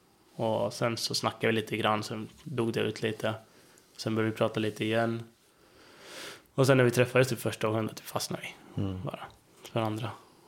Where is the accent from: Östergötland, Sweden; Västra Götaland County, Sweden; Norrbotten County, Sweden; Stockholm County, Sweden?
Östergötland, Sweden; Söderköping; eftersom jag är uppvuxen i Söderköping så är det väldigt litet där.